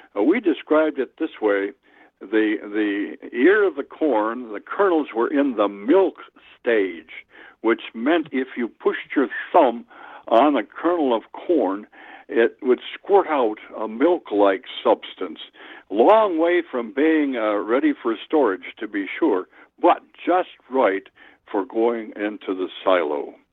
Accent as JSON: {"language": "English", "town": "Wild Rose", "region": "Wisconsin", "country": "United States", "tie": "born or raised there", "said": "Now, we had a fellow in Wild Rose, my hometown, who did custom silo filling"}